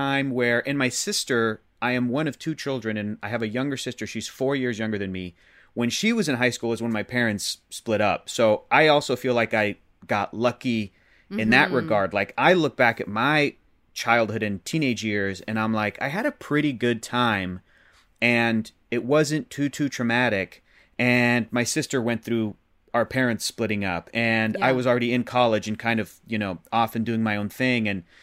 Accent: Chula Vista, California, United States; also born or lived in San Diego; Born and raised in San Diego. And that's California, San Diego, California.

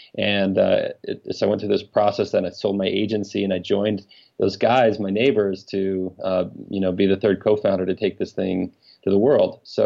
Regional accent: Alaska, United States; Yeah, I just mentioned I grew up in Alaska. I'm the youngest of 11 kids, 10 boys and one girl.

